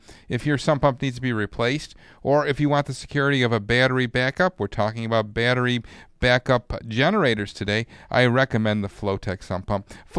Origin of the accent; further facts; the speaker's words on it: Clarence, New York, United States; Let's move to Clarence. That's my hometown.